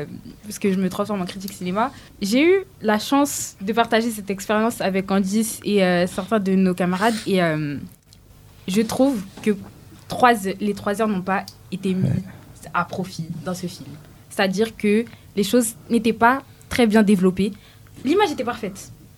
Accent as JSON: {"language": "French", "country": "Martinique", "said": "en tant que martiniquaise, bon, ça m'a fait assez plaisir"}